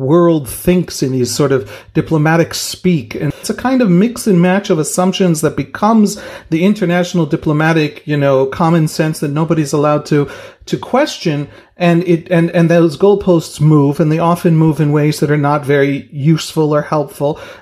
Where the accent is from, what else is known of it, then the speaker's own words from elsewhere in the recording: Jerusalem, Jerusalem District, Israel; born there; English is a second language; because I was born in Jerusalem. My kids were born in Jerusalem.